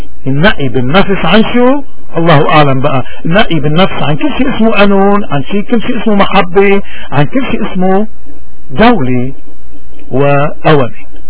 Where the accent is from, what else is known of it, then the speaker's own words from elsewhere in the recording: Lebanon; عندنا بلبنان 1 مليون سوري صار جايين من سوريا اليوم